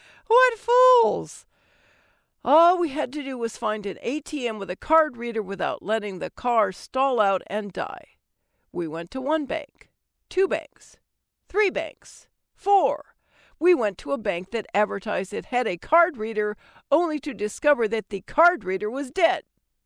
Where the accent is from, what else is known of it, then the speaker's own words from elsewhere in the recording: Houston, Texas, United States; now in Italy; My hometown of Houston stinks so badly, it could knock a buzzard off a gut wagon.